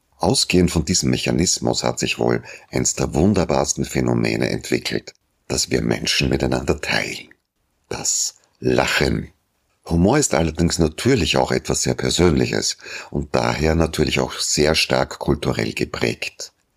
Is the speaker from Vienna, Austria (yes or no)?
yes; Vienna, Austria; Aber bei uns in Wien und im Umland, da gibt es eine vielseitige und geistesblitzige Variante, die so mancher Freundeskreis zu einer Kunstform erhoben hat.